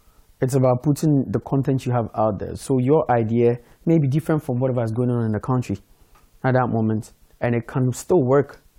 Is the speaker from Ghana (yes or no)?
yes; Ghana; And I had to do my best as a Ghanaian as well.